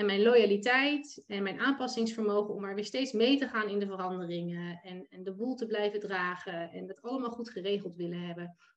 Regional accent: Lisse, South Holland, Netherlands; ik kom uit Lisse.

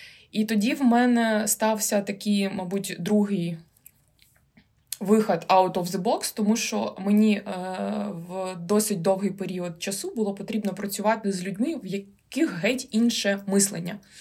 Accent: Horlivka, Donetsk Oblast, Ukraine; now in Kyiv, Ukraine; Тому я з Горлівки переїхала до Києва.

